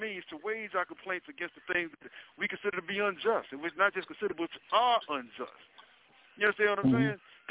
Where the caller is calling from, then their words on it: Illinois, United States; I'm calling you from Cook County Jail, you know what I'm saying?